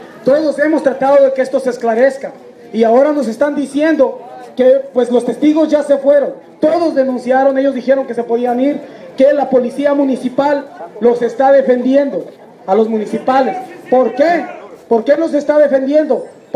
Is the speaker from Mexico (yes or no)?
yes; Mexico; Yo como mexicano